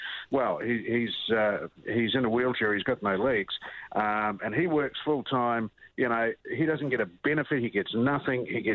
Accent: New Zealand; Oh, you fellas, you want to take the Jorge out of the Kiwis, eh?

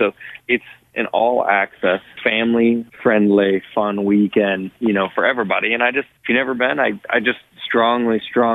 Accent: Columbus, Ohio, United States; I'm from Columbus, Ohio. So, you know, college towns are just great cities to me.

